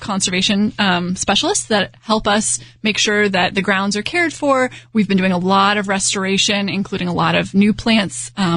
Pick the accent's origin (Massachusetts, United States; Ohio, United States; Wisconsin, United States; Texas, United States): Texas, United States; Houston; So I grew up in Houston and I've always loved nature.